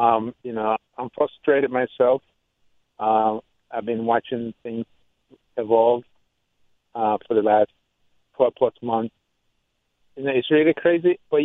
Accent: Panama; I grew up myself in Panama

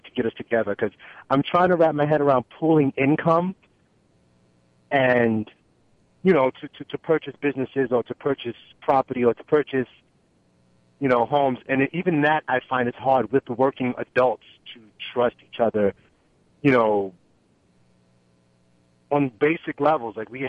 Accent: Queens, New York, United States; now in Lawrence, United States; because I'm 37, and to be honest, I grew up in Queens. I live in Lawrence now, but I grew up in Queens

